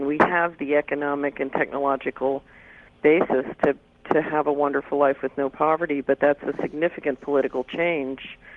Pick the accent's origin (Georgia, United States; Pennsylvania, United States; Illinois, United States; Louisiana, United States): Pennsylvania, United States; Philadelphia; also born or lived in New York; But I grew up in Philly. I went to the University of Pennsylvania, studied in Hong Kong, and then went to Wall Street.